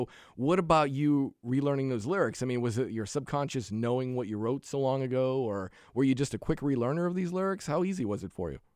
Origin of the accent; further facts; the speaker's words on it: Portsmouth, New Hampshire, United States; It's in Portsmouth, so we're on the seacoast. We're by the water.